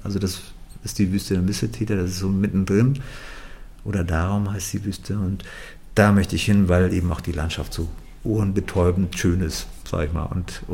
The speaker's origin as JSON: {"language": "German", "region": "Northern Germany", "country": "Germany", "said": "Ich komme halt aus dem Norden."}